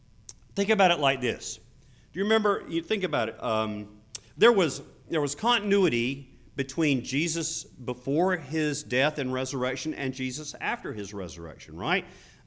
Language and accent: English; Sandhills, United States; because I grew up in the Sandhills, longleaf pine seeds